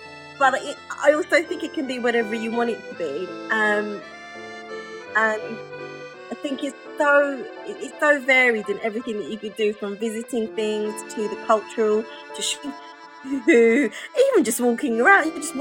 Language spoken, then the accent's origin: English; London, United Kingdom; accent: North London; I live in London. I am a Londoner, born and bred. So sorry about the accent. I'm from North London, so we have quite an unusual accent, I would say.